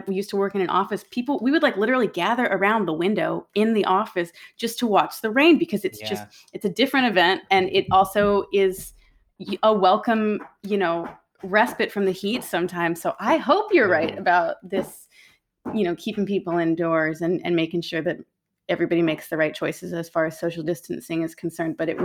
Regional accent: Austin, Texas, United States; now in Seattle, United States; because I live in Seattle, but I grew up in Austin. I lived there for like 17 years.

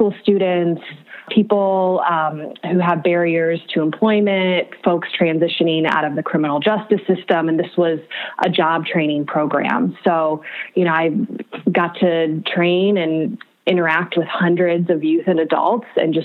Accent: Illinois, United States; I am originally from Central Illinois. I come from a long line of farmers from that area. My grandparents farmed in Tazewell County, where I am from. My mom grew up on a family homestead along the Illinois River.

